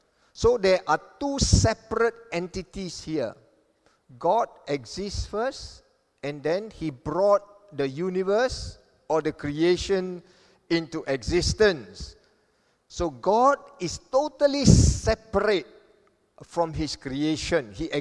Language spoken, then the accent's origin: English; Kelantan, Malaysia; When I was growing up in the East Coast in Kelantan, I had this personal dilemma